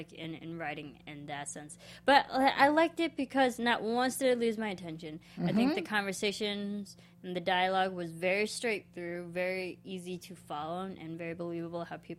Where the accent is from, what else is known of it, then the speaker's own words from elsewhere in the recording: Midwest, United States; I'm like, okay, I completely understand that because I am from the Midwest.